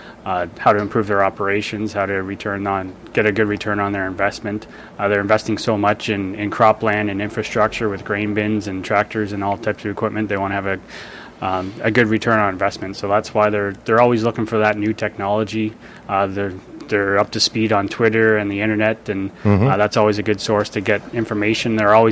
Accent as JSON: {"language": "English", "town": "Rockwood", "region": "Ontario", "country": "Canada", "tie": "born or raised there", "said": "I grew up kind of in Rockwood, just north of Rockwood, so it's a small town just north of Guelph."}